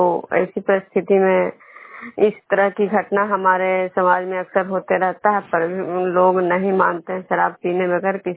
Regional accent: Vishnupur, Bihar, India; मैं विष्णुपुर ग्राम खुजरा पंचायत नालंदा जिला नगर नौसा प्रखंड के निवासी हूँ।

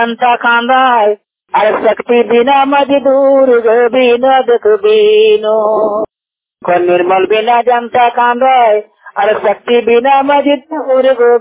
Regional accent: Jharkhand, India; झारखंड का रहने वाला हूँ।

